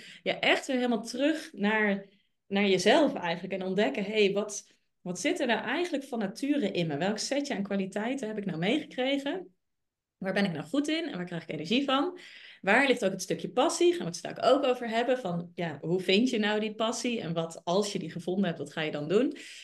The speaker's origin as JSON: {"language": "Dutch", "town": "Zelhem", "region": "Gelderland", "country": "Netherlands", "tie": "born or raised there", "said": "Nee, we zijn allebei opgegroeid in de Achterhoek in Zelhem."}